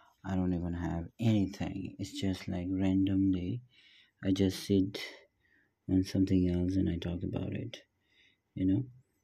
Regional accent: Bhutan; I'm from Bhutan.

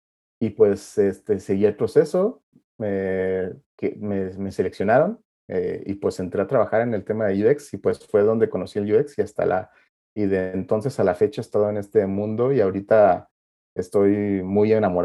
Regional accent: Guanajuato, Mexico; soy guanajuatense. Soy de Guanajuato, como Jorge Ibargüengoitia.

